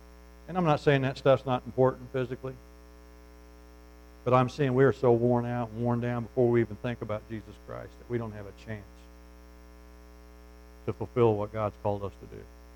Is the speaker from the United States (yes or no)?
yes; United States; I just run 3 miles. I'm an American.